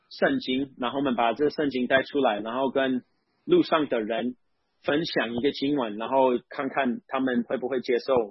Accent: Minnesota, United States; Chinese is a second language; now in Taiwan; 因为我是美国人，我在美国长大，在明尼苏达州长大。

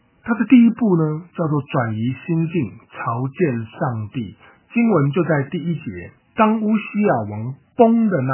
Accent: Taiwan; 我自己在台湾长大，

